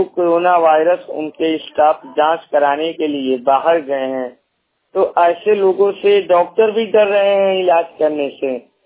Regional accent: Bihar, India; देखिए हमारे यहाँ आप बिहार में सुने होंगे सासाराम मोहनिया का नाम, जो कि सासाराम से औरत हमारे जिले कैमूर में आकर

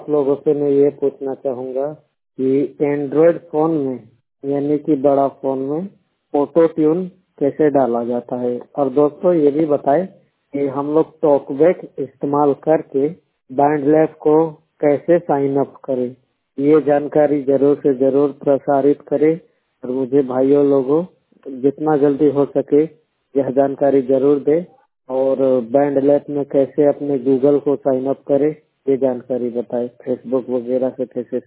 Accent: Ranchi, Jharkhand, India; रांची झारखंड का रहने वाला हूं।

